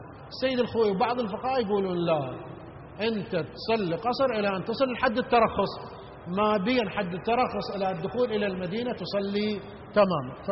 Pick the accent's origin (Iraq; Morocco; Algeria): Iraq